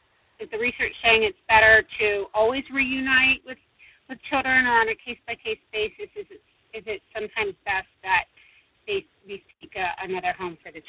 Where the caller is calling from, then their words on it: Lafayette, Indiana, United States; I'm calling from Lafayette.